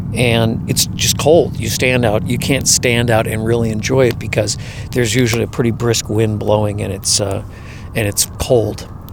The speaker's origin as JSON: {"language": "English", "region": "Midwest", "country": "United States", "said": "I would say, as a Midwesterner, especially in the summer and the fall, there's quite a few, you know, perfectly still nights."}